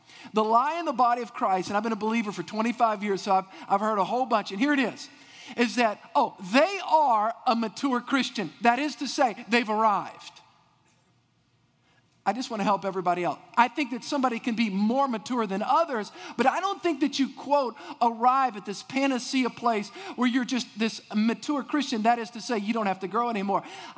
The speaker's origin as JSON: {"language": "English", "region": "Louisiana", "country": "United States", "tie": "born or raised there", "said": "And I grew up in, as Jeremy said, I grew up in South Louisiana."}